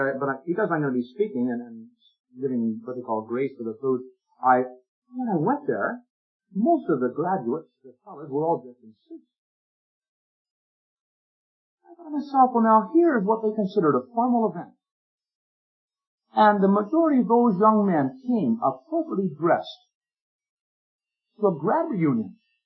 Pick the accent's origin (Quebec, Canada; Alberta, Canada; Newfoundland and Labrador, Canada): Newfoundland and Labrador, Canada; I said, " … from Newfoundland," and I said, I know your brother, Harv.